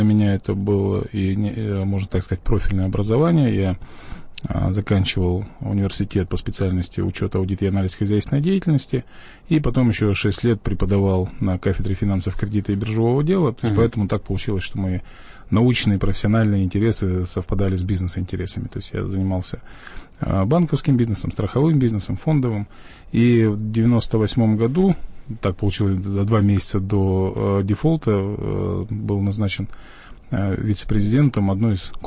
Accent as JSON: {"language": "Russian", "town": "Perm", "region": "Perm Krai", "country": "Russia", "tie": "born or raised there", "said": "Сам я из Перми, в общем, родился, вырос, и всю свою трудовую деятельность"}